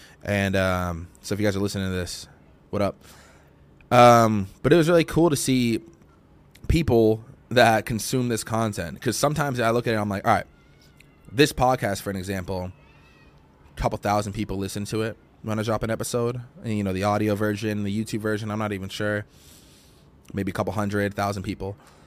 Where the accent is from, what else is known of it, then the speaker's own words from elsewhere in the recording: Boston, Massachusetts, United States; ended it in Boston, in my hometown, so my home city.